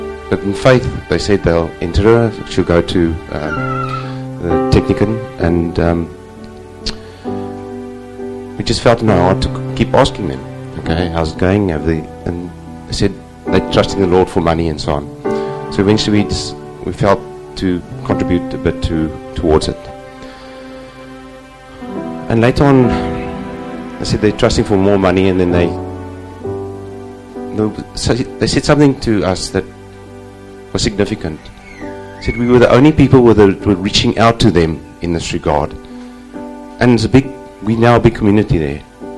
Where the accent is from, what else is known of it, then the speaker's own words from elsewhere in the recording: Malmesbury, Western Cape, South Africa; I'm from South Africa, from Malmesbury. I'm only visit here. It's my second home now.